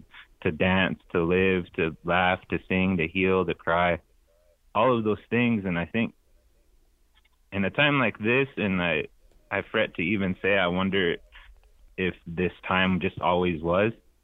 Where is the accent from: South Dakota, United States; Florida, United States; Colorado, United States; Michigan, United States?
South Dakota, United States; Eagle Butte; also born or lived in Crow Creek; I grew up in Eagle Butte, Crow Creek, and I have love for, you know, my dark side and my no heart family.